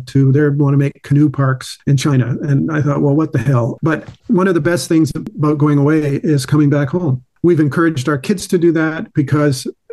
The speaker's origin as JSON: {"language": "English", "country": "Canada", "said": "when you identify yourself as a Canadian who's coming out of the north"}